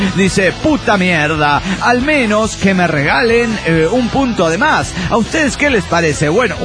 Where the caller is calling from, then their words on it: Ciudad Juárez, Chihuahua, Mexico; de Ciudad Juárez, México.